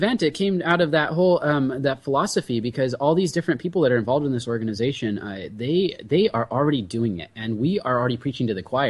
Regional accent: El Cajon, California, United States; You know, I grew up in El Cajon, and I, you know.

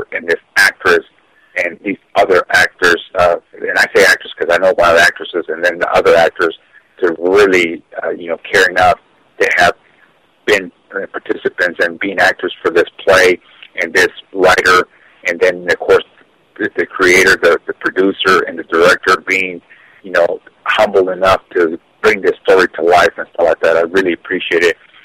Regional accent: Acapulco, Guerrero, Mexico; English is a second language; people know that I'm from Acapulco, the state of Guerrero, where it happened and stuff like that.

